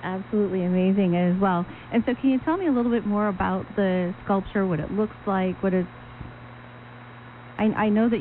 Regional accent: Midwest, United States; I'm from the Midwest, so I know about the Be the I in Indy.

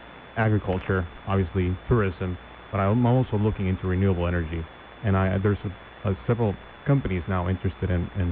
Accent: San Luis, Arizona, United States; also born or lived in Maricopa County, Arizona; I'm from Yuma. I grew up here in South County, in San Luis.

